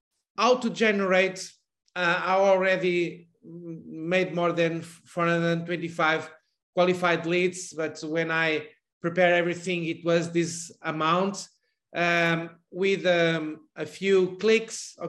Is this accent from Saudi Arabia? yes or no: no; Portugal; English is a second language; I'm calling you from Portugal. I'm Portuguese. As you can see, my accent, it's not a pure accent, English, British, or American, or something like that.